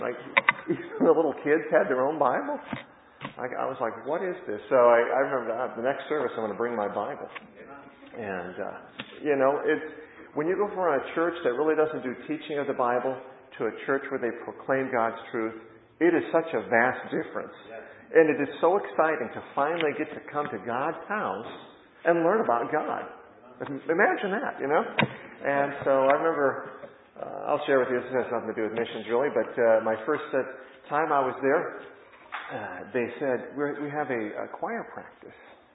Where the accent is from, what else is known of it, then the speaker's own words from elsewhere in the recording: Rapid City, South Dakota, United States; I grew up in the Midwest, in the state of South Dakota. And my father was a farmer.